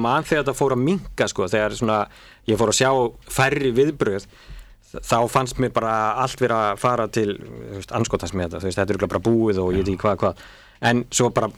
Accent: Akureyri, Northeastern Region, Iceland; því að ég kem frá Akureyri

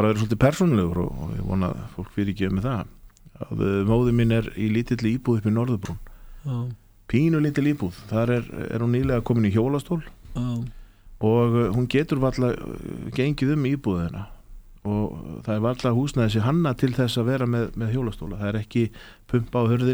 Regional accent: Reykjavík, Capital Region, Iceland; ég ólst upp í Breiðaltinu kom 1979 og man eftir Seljahlíð, þetta var virkilega flott svæði

